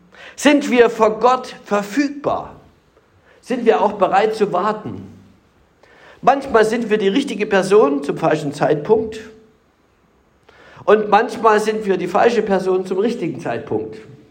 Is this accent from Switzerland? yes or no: no; Germany; Ich bin in der DDR aufgewachsen, in der DDR-Diktatur, habe ich auch Theologie studiert.